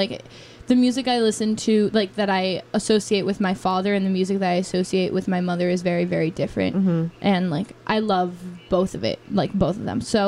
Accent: Brooklyn, New York, United States; I'm from Brooklyn. Mm-hmm. I'm used to being in a big city

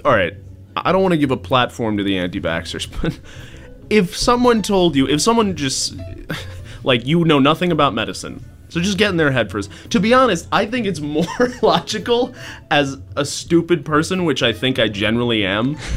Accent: United States; Because I'm American?

